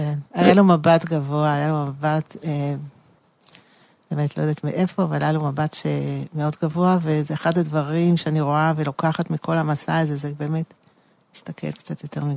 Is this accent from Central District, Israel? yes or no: no; Tel Aviv, Tel Aviv District, Israel; אני גדלתי בתל אביב ביד אליהו